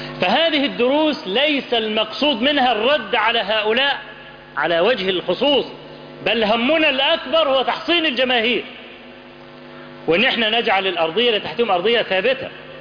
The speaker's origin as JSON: {"language": "Arabic", "country": "Egypt"}